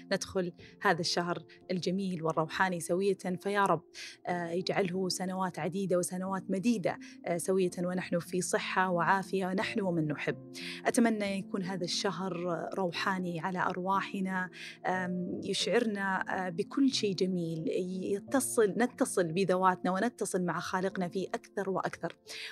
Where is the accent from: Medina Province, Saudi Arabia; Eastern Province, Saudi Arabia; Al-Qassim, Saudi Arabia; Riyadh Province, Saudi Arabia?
Eastern Province, Saudi Arabia; Khobar; استديو جديد ومكان جديد في مدينتي مجددا الخبر هذه المرة، طبعا قريبة من الدمام هم كلهم سوا